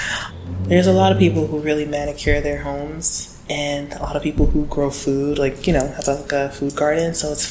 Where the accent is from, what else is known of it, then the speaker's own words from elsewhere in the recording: Brooklyn, New York, United States; I'm from East Flatbush, Brooklyn, New York. I've lived there my whole life.